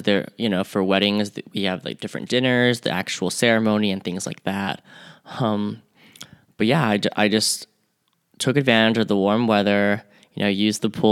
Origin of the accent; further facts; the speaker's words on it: Taipei, Taiwan; also born or lived in Hong Kong / Shanghai / United States; I had the privilege of growing up in Taipei, Hong Kong, Shanghai, and in the United States as well. And since I speak both Chinese, Spanish, and English